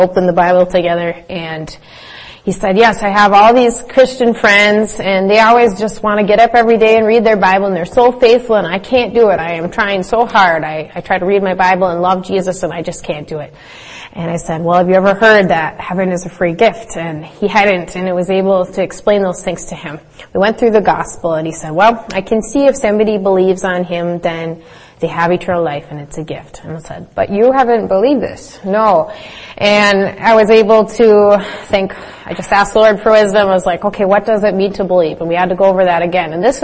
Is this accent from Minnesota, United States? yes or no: yes; Grand Rapids, Minnesota, United States; hey, I'm from Grand Rapids. Well, he's holding this little trinket that says Grand Rapids, Minnesota